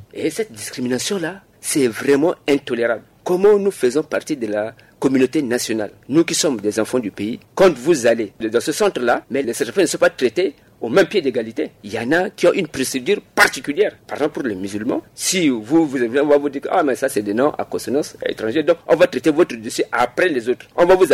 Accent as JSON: {"language": "French", "country": "Central African Republic"}